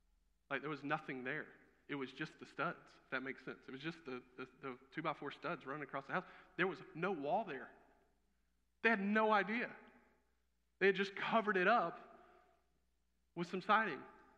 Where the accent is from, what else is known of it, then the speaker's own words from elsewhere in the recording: South Carolina, United States; Fun fact for you, even though I'm from South Carolina originally, I loathe country music.